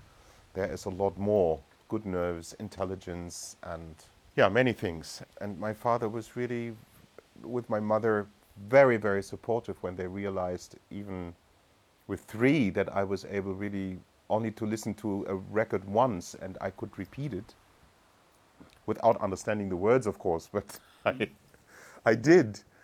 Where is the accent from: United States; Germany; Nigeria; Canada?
Germany; Hildesheim, Lower Saxony; Well, Hildesheim is a small city, famous for the churches and for the church music.